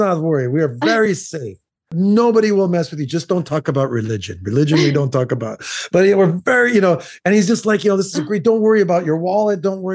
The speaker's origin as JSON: {"language": "English", "country": "United States", "moved": "yes", "said": "I'm an American, even though I've lived outside of America for 37 years."}